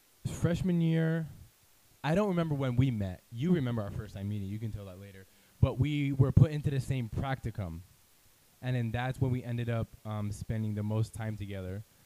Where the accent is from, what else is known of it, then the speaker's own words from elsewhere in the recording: Japan; So I grew up in Japan. I'm a MK missionary kid, missionary Kaler.